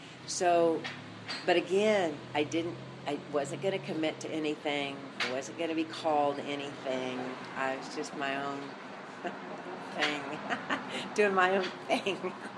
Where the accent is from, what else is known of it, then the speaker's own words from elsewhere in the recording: Wichita, Kansas, United States; So I grew up in Wichita, Kansas, and went to Plymouth Congregational Church. So I grew up as a Christian influence anyway.